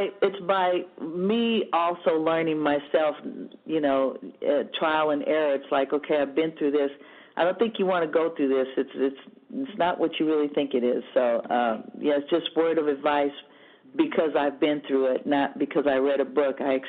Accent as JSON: {"language": "English", "region": "California", "country": "United States", "tie": "born or raised there", "said": "I mean, I'm extremely proud of being born and raised in the Bay Area."}